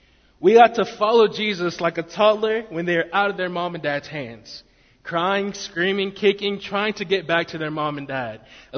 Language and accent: English; Conway, Arkansas, United States; And you know, I'm from Conway, Arkansas, but I talk about Biscoe